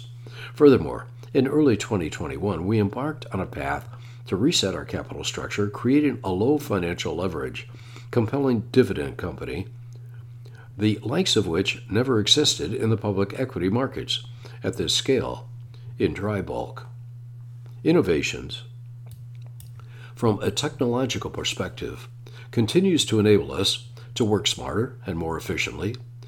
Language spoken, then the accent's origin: English; Annapolis, Maryland, United States; I grew up in Annapolis, Maryland, where competitive sailing was a big part of my childhood, all the way through college.